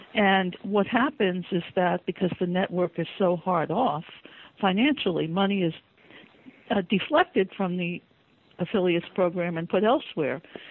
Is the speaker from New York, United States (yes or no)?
yes; New York, United States; Well, I'm from New York, but I live in Brooklyn now.